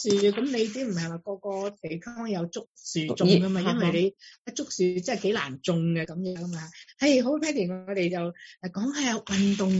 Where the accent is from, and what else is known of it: China